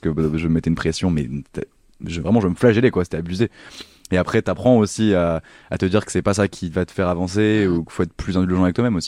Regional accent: Pau, Nouvelle-Aquitaine, France; Moi, j'ai grandi à Pau, dans le sud-ouest de la France, donc entouré de gens honnêtes et légèrement bourrins sur les bords, que j'aime très très fort.

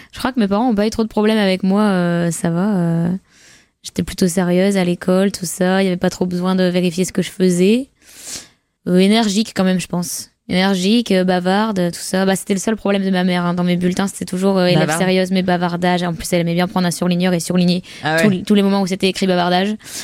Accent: Arras, Hauts-de-France, France; J'ai grandi autour d'Arras. D'abord dans une petite ville qui s'appelle Saint-Nicolas, les Arras. On habitait dans un appartement avec mes parents à Troyes. Et puis après, on a déménagé à Rivière, qui est un village à côté d'Arras, dans une maison.

